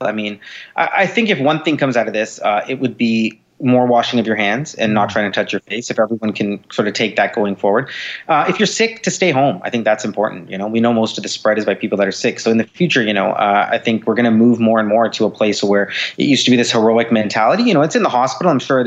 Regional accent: Canada; So I'm Canadian.

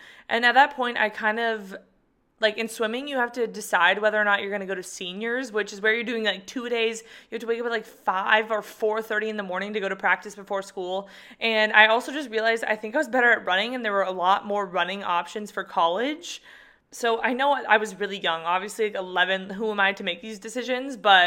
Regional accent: California, United States; And I think growing up in California, it also just really set the tone for what competitive running looks like.

